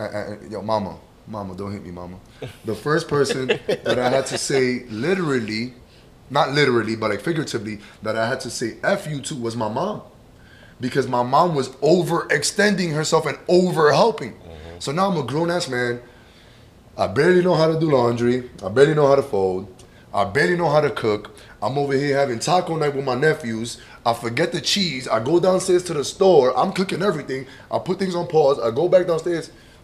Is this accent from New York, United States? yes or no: yes; New York City, New York, United States; And I love buses because we're from New York City. MTA is always running late or whatever, right?